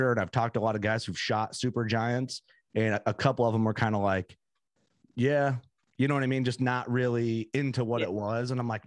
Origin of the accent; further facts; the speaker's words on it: Illinois, United States; when I grew up hunting in Fulton County, Illinois